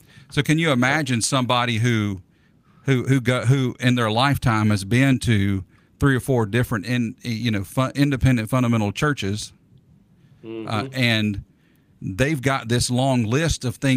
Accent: Bassett, Virginia, United States; I grew up in Bassett, Virginia, where there was furniture factories, and my whole family were furniture workers.

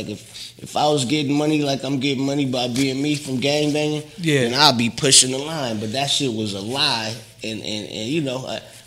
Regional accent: Los Angeles, California, United States; That's the area I'm from. I'm from the Crenshaw district.

